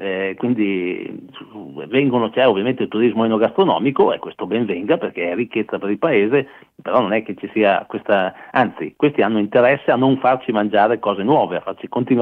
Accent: Mantua, Lombardy, Italy; io sono di Mantova, quindi da me mi vanto di essere l'unica provincia che fa sia il parmigiano che il grana padano.

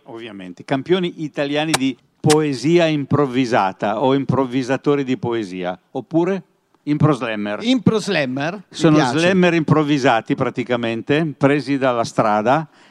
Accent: Mendrisio, Ticino, Switzerland; accent: Mendrisio; Io ho l'accento di Mendrisio.

